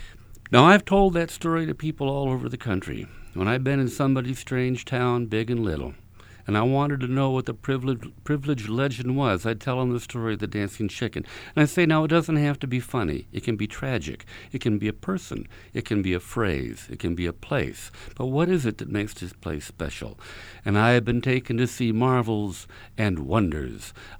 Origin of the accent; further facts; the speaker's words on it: Utah, United States; I'm from Utah